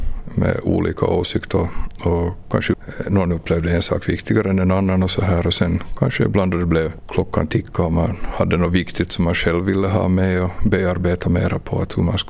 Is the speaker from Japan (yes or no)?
no; Karperö, Ostrobothnia, Finland; also born or lived in Vaasa; now in Iskmo, Finland; jag är 46 år, bosatt i Iskmo, född i Vasa, uppvuxen i Karpare i norra Korsholm.